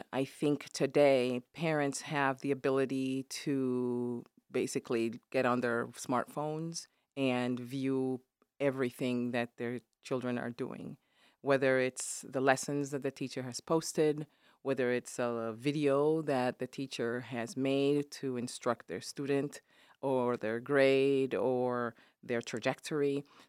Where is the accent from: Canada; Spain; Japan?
Spain; also born or lived in Germany; now in Michigan, United States; parents are originally from an island country of West Africa called Equatorial Guinea. And I was born in Spain, went to school in Germany, of course, also Spain, and then ended up here for my university studies.